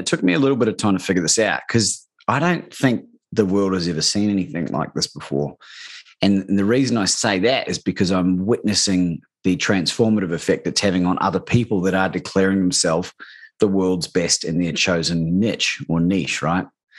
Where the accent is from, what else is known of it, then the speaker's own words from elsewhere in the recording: New Zealand; also born or lived in Australia; And growing up in New Zealand and Australia